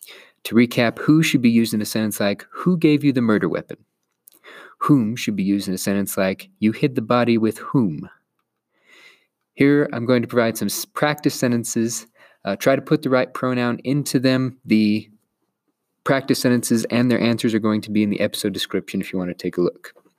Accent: Idaho, United States; accent: Idaho; Because of the me and the and combined together with my awful Idaho accent caused it to sound like I was calling Sarah mean.

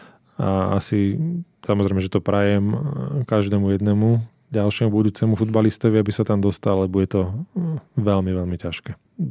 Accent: Bratislava, Bratislava Region, Slovakia; Tak ja som samozrejme rodený Bratislavčan

